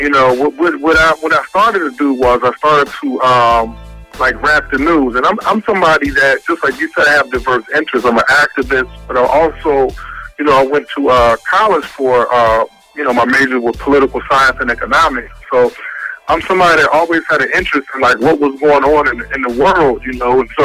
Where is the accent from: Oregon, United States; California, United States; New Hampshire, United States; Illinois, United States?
Illinois, United States; Chicago; now in Pittsburgh, United States; I'm actually originally from Chicago, south side of Chicago, and I got to Pittsburgh because the neighborhood I grew up, I was living in, actually, you know, moved to or grew up in Chicago